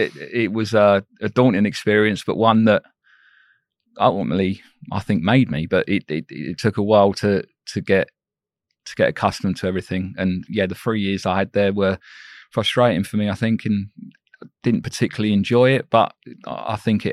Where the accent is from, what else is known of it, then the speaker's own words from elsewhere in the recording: South West England, United Kingdom; I was from Cornwall